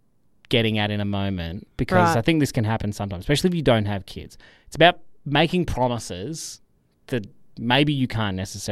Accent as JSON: {"language": "English", "town": "Armstrong Creek", "region": "Victoria", "country": "Australia", "said": "from Armstrong Creek."}